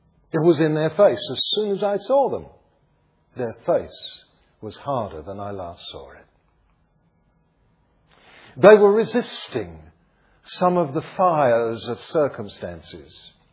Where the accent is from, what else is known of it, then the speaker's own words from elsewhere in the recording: London, United Kingdom; And of course, I was raised in the East End of London, and on the bomb sites as a boy, I would go out and play.